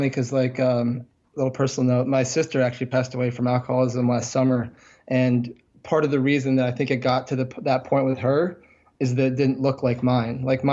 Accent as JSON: {"language": "English", "region": "Vermont", "country": "United States", "tie": "born or raised there", "said": "I grew up, I'm from Vermont, so I'm also from the Northeast."}